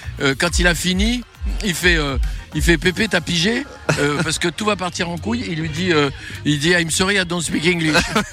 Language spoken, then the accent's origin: French; Tunis, Tunis Governorate, Tunisia; born there; je suis né à Tunis. Je suis né à bah, Tunis.